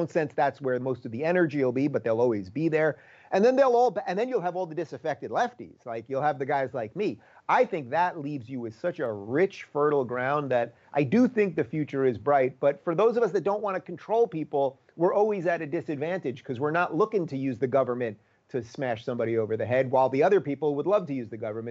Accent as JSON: {"language": "English", "town": "Long Island", "region": "New York", "country": "United States", "tie": "born or raised there", "also_born_or_lived": "Brooklyn", "said": "So I was born in Brooklyn, New York in 1976, before it was cool hipster Brooklyn, when it was still old Brooklyn, you know, not Brooklyn Dodgers Brooklyn, but Brooklyn. And I grew up in Long Island, and I went to college upstate New York"}